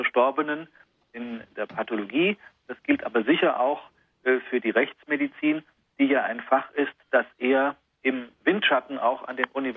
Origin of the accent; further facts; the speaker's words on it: Chemnitz, Saxony, Germany; Ich komme aus Chemnitz.